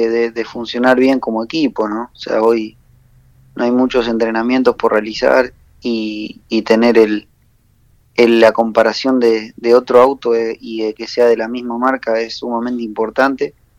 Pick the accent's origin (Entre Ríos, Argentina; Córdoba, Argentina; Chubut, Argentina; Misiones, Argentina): Córdoba, Argentina; Isla Verde; also born or lived in Río Cuarto; now in Rosario, Argentina; No, mira, yo soy de Isla Verde, viví en Río Cuarto hasta el año pasado.